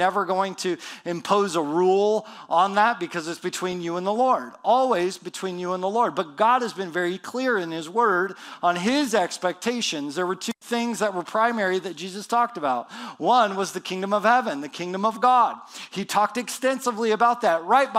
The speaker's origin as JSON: {"language": "English", "town": "Spokane", "region": "Washington", "country": "United States", "tie": "born or raised there", "said": "I grew up in Spokane. We had Value Village everywhere."}